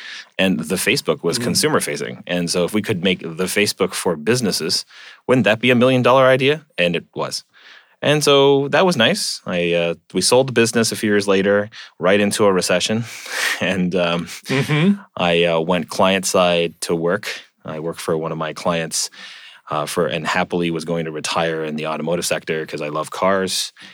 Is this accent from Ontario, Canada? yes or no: yes; Toronto, Ontario, Canada; also born or lived in Hong Kong; So I grew up in Toronto. I was born to parents from Hong Kong. I actually spent a lot of my childhood in Hong Kong with them.